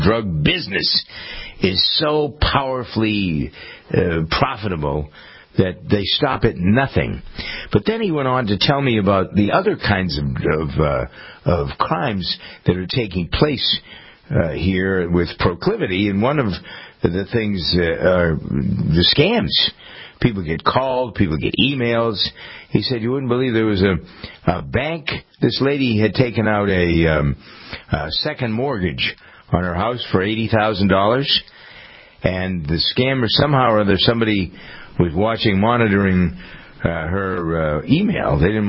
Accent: Framingham, Massachusetts, United States; the guy in charge of our detective bureau here in my hometown of Framingham, we talked for about an hour about what the crime rate is here and how it has changed, because we both grew up in Framingham.

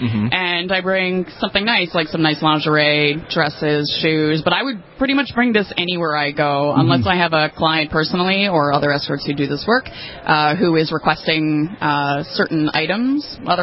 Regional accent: Canada; Toronto. I'm based in Toronto. I'm actually Canadian, so.

